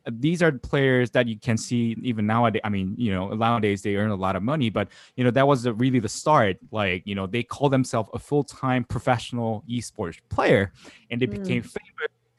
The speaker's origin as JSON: {"language": "English", "country": "South Korea", "tie": "born or raised there", "second_language": "English", "said": "where I grew up in South Korea"}